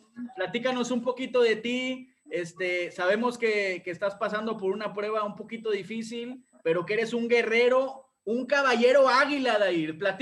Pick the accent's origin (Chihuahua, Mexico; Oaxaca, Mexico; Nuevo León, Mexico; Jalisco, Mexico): Nuevo León, Mexico; Monterrey; yo soy de Monterrey, estoy en Monterrey